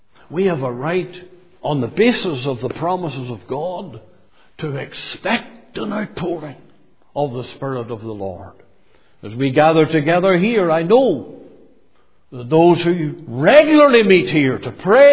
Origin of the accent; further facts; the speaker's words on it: Ireland; But being an Irishman, before I look at that, I'm going to look at something else.